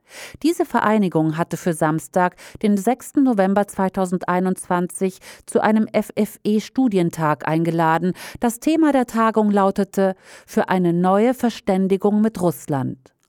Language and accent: German; Baden-Württemberg, Germany; Mein Heimatdorf liegt genau zwischen Mannheim und Heilbronn und auch zwischen Bruchsal und Pforzheim im Südwesten und Würzburg im Nordosten.